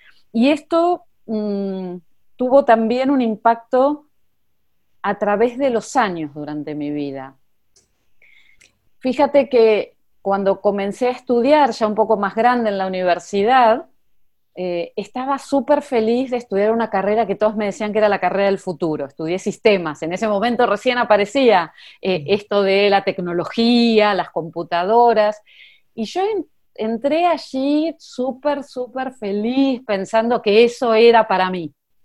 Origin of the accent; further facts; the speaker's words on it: Argentina; Soy argentina, resido en Buenos Aires